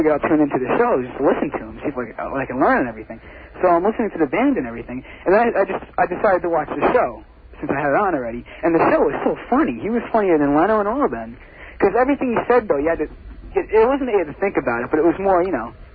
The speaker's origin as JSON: {"language": "English", "town": "Ronkonkoma", "region": "New York", "country": "United States", "said": "from Ronkonkoma."}